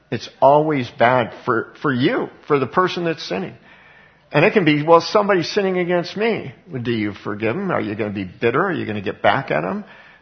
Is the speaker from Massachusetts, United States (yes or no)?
no; Colorado, United States; And I was raised in Colorado.